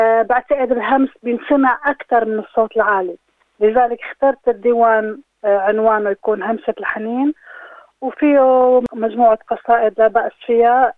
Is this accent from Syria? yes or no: yes; Syria; moved away; أنا كنت ببلادنا، بس أنا من سوريا طبعاً